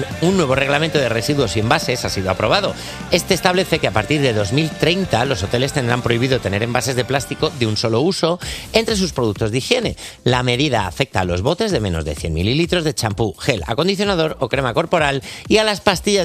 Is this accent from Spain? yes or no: yes; Spain; hoteles de España, como español que soy, no sabéis con quién estáis jugando.